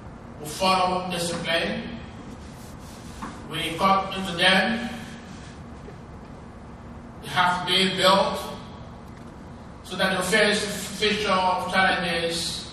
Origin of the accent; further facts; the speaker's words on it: Liberia; I am from Liberia, working in Liberia